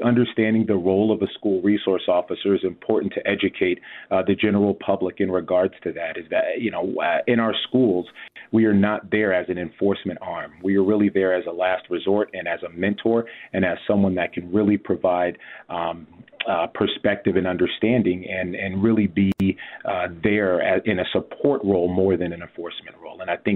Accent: San Diego, California, United States; Growing up in San Diego, California, I still remember the name of our school resource officer.

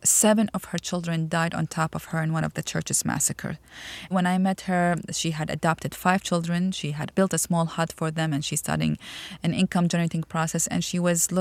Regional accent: Iraq; born or raised there

